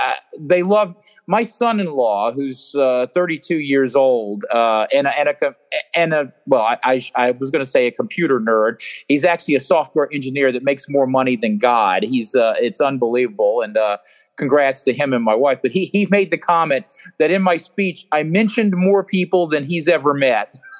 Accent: Salem, Virginia, United States; Salem High School in Salem, Virginia.

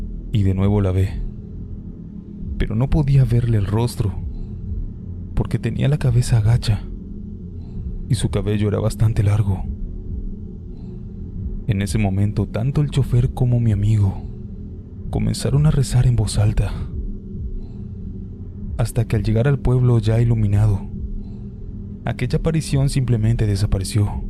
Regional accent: San Pablo, Tucumán, Argentina; soy de San Pablo, Tucumán. Esta es una localidad muy chica

